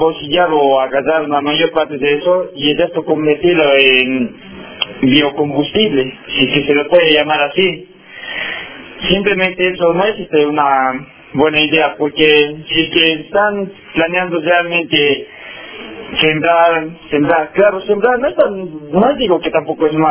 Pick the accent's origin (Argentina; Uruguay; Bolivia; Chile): Bolivia; Oruro; vengo de Oruro.